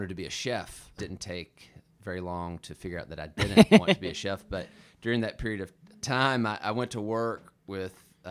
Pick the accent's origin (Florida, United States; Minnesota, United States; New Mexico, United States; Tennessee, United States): Tennessee, United States; South Pittsburgh; also born or lived in Chattanooga; I was born in Chattanooga and raised in South Pittsburgh, Tennessee.